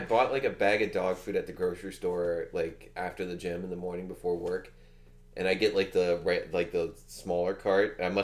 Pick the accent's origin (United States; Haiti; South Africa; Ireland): Ireland; because I'm Irish.